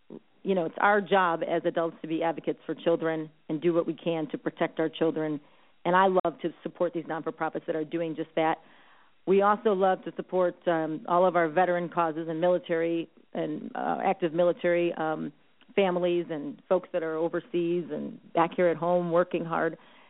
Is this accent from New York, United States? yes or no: no; Chicago, Illinois, United States; I'm from the Northwest Side, too.